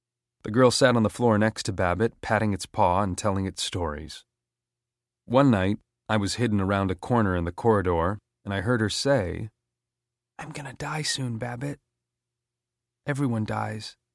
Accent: Helsingborg, Skåne, Sweden; It was published in the local newspaper of my hometown, Helsingborg, in the southernmost part of Sweden.

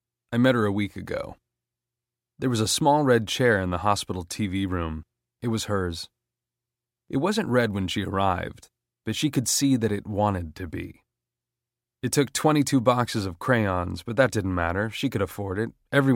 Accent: Helsingborg, Skåne, Sweden; It was published in the local newspaper of my hometown, Helsingborg, in the southernmost part of Sweden.

